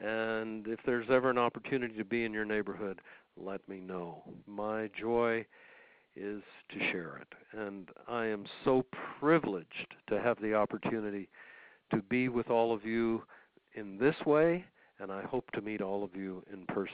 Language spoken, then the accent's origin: English; San Antonio, Texas, United States; In San Antonio, Texas, where my hometown, I have to use an enormous amount of good friends who are Mexican and Spanish to learn a whole different repertoire.